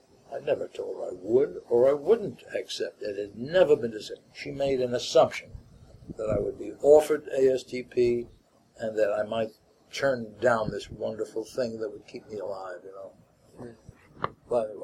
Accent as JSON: {"language": "English", "town": "Manhattan", "region": "New York", "country": "United States", "said": "My wife comes from the Bronx. Mm-hmm. I come from the West Side of Manhattan."}